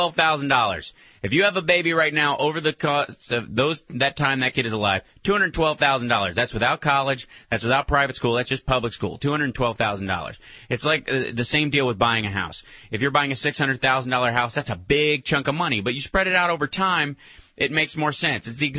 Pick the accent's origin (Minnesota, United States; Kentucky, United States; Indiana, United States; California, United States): Kentucky, United States; from my home state of Kentucky